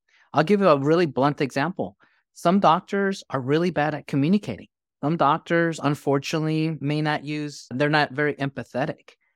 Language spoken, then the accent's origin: English; New York City, New York, United States; now in Dallas, United States; growing up in New York City in a melting pot, and now I'm in Dallas, Texas, there's a multitude of cultures that I grew up with.